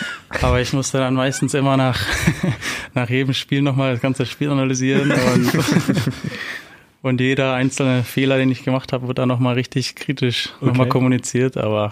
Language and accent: German; Ravensburg, Baden-Württemberg, Germany; Ich komme ja selbst aus Ravensburg